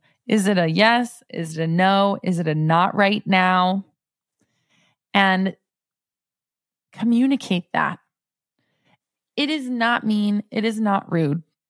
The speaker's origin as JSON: {"language": "English", "region": "Northeast", "country": "United States", "said": "I used to be proud of myself for being a fast walker because I'm from the Northeast."}